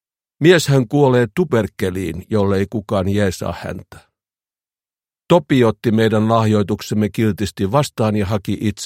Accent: Somero, Southwest Finland, Finland; moved away as an adult; now in Helsinki, Finland; kun muutin Somerolta Helsinkiin vuonna 1974 ja aloin opiskella

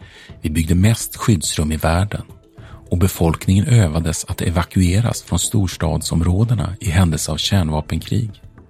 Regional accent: Örebro, Örebro County, Sweden; Under kalla kriget var regementet I3 en naturlig del av staden Örebro där jag växte upp i.

